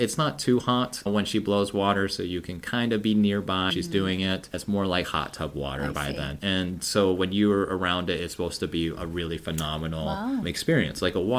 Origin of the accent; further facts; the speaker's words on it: West Coast, United States; So this is definitely biased because I'm from the West Coast.